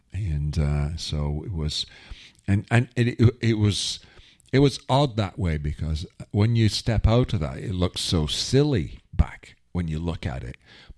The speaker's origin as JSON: {"language": "English", "town": "Wigan", "region": "North West England", "country": "United Kingdom", "tie": "born or raised there"}